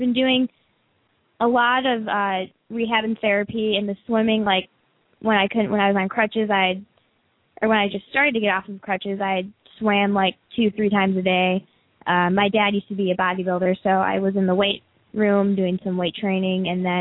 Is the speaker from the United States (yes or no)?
yes; Marinette, Wisconsin, United States; now in Florida, United States; Went back to my hometown in Marinette, Wisconsin, so that's northern Wisconsin